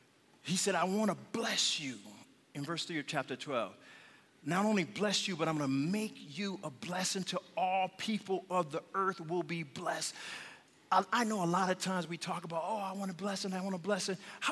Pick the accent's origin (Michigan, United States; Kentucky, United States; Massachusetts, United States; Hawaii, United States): Michigan, United States; Flint; moved away as an adult; I was born and raised in Flint, as many of you know.